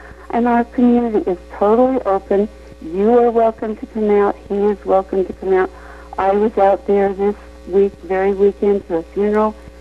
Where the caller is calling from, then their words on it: Provo, Utah, United States; from Provo, and I have lived in Utah for 60 years